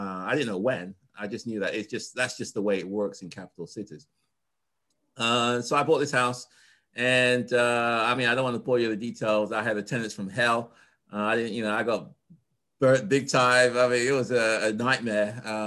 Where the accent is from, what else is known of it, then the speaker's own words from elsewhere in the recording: England, United Kingdom; also born or lived in Ghana; now in United States; I was born in Ghana, and then when we were 5 years old, I moved to England. So I lived in England until I came to the US October the 17th, 1985